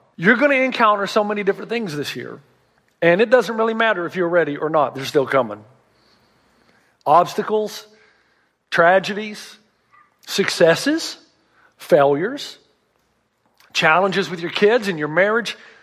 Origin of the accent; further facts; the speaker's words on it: the South, United States; I'm from the South. We couldn't say words that big.